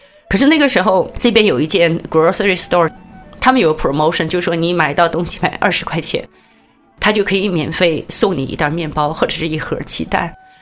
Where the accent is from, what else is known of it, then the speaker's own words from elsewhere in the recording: China; 因为我们中国人是比较讲礼尚往来，我是没有能力去偿还你们。